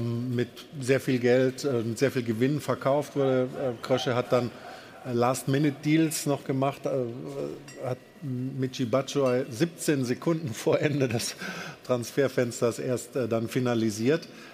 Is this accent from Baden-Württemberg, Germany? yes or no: yes; Stuttgart, Baden-Württemberg, Germany; ich komme aus Stuttgart